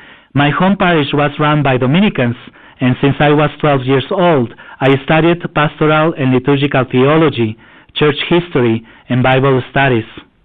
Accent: Baja California, Mexico; Growing up in La Frontera between Mexicali and Calexico made me aware of borders and walls. We Mexicans were never fully accepted on the other side of the Mexican border

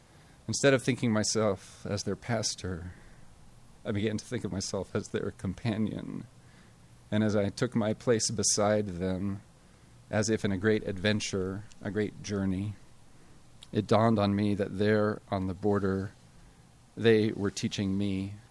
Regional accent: La Jolla, California, United States; Born and raised in La Jolla, an Ivy League graduate, a Rhodes Scholar, I was in Calexico as a missionary.

